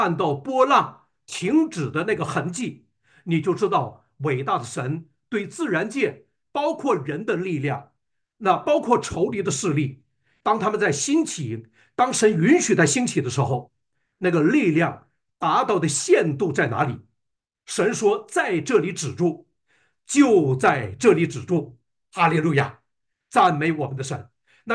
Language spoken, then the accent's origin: Chinese; China; now in United States; 作为我们中国人，国内的那个海外的，然后我们住在美国，美国的，然后呢，美国以外的